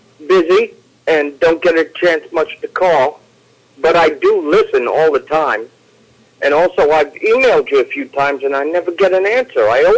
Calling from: Norman, Oklahoma, United States; from Norman, Oklahoma.

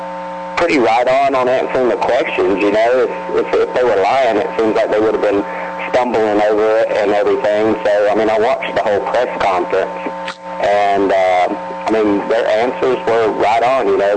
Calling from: Macon, Georgia, United States; I'm calling from Macon, Georgia.

